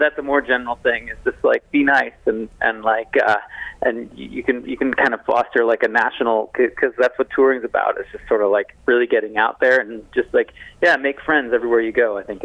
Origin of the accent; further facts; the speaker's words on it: Chicago, Illinois, United States; I'm from Chicago originally. … were like our, you know, most famous band of that alternative rock era.